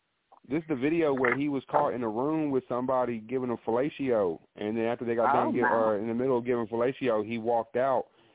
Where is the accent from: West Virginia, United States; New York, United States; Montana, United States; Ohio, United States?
Ohio, United States; Cincinnati; went to my hometown, Cincinnati, and he had a battle rap.